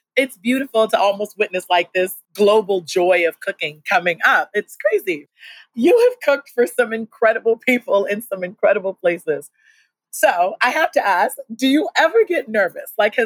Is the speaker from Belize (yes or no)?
yes; Belize; I'm from Belize.